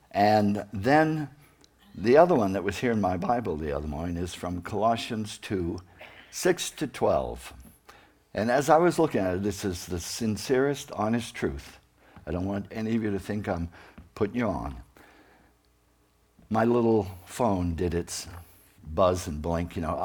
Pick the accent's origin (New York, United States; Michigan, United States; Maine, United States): Maine, United States; Wiscasset; As most of you know, I grew up down in Wiscasset, and I just love Maine.